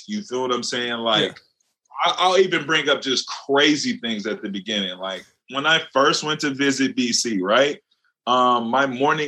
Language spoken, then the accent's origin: English; California, United States; I mean, guys I grew up with since I'm from California.